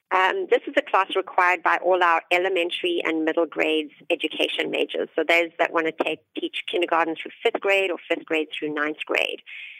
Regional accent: South Africa; now in United States; being a South African American immigrant and having students be very surprised when they hear that I was educated and grew up in South Africa, but that I have light skin.

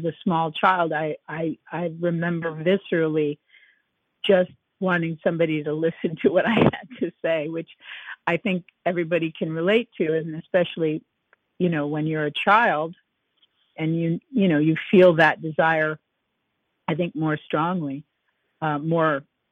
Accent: United States; accent: American; a man overheard me speaking with somebody in my American accent

